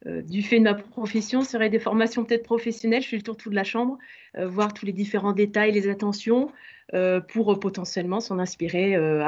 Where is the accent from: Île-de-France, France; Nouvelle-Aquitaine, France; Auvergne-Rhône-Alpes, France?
Nouvelle-Aquitaine, France; Limoges; près de là où je suis originaire, de Limoges.